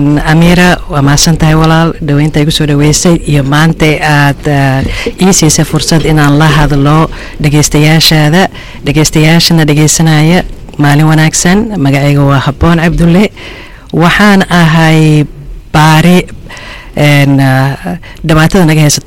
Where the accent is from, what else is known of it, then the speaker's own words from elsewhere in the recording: Mogadishu, Banaadir, Somalia; anigoo ah qof Soomaali ah Somali South ka ah maalin markay hore Muqdisho ayaan ku dhashay ku koray